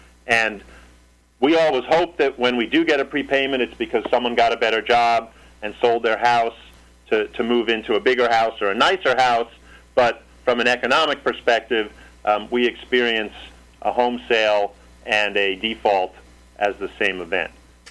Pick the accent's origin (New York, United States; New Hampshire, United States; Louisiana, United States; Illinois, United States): New York, United States; New York City; I grew up in New York City, and I can tell you firsthand that the west side of Manhattan has experienced, again, like a lot of cities, a lot of changes.